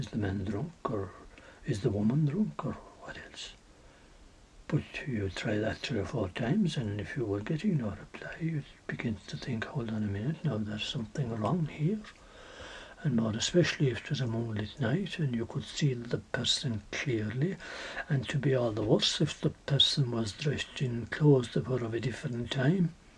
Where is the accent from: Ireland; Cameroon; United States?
Ireland; as we're all Irish, say hello in a very friendly manner to them